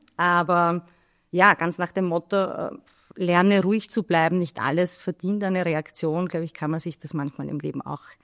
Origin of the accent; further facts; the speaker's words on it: Burgenland, Austria; ich bin schon im Wasser aufgewachsen, am schönen Neusiedlersee.